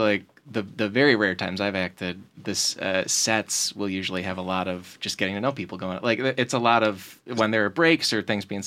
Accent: Illinois, United States; I'm from outside Chicago.

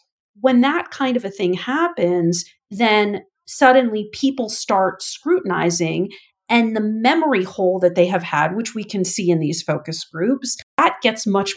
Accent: Wisconsin, United States; When I think about a state like my own home state of Wisconsin, I'm from Wisconsin, we are so sort of isolated into different communities.

